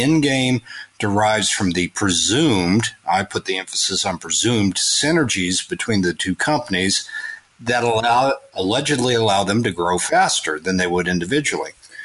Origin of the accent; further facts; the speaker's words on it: Melbourne, Florida, United States; I mean, I grew up in Melbourne, Florida.